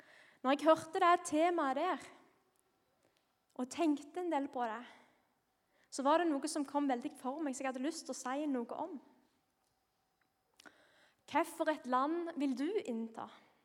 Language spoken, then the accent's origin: Norwegian; Nærbø, Rogaland, Norway; now in Evje og Hornnes, Norway; Jeg kommer fra Nærbø på Jæren.